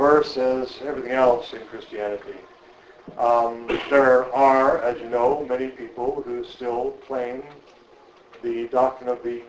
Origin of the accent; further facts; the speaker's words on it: Vancouver, British Columbia, Canada; the community that I grew up in Vancouver, when I was a child.